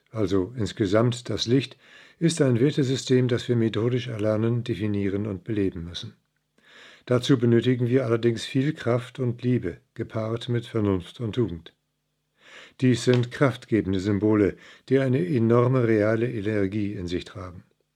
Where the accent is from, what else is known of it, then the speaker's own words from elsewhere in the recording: Iran; now in Germany; benutze ich einige mythologische Schätze aus dem Osten bzw. aus meiner alten Heimat Iran.